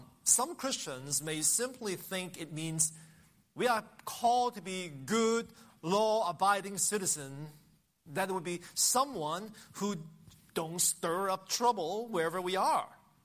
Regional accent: Hong Kong; since I was young growing up in Hong Kong.

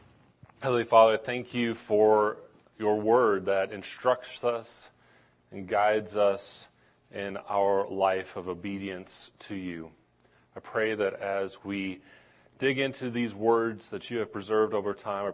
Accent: Washington, United States; where I grew up in Washington State

